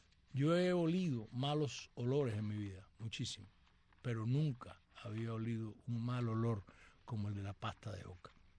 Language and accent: Spanish; Cuba; moved away; yo salí de Cuba